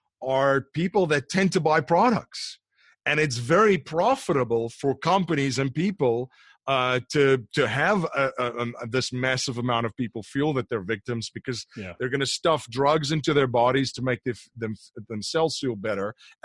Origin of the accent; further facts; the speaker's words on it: South Africa; I'm from South Africa. I have family and friends there.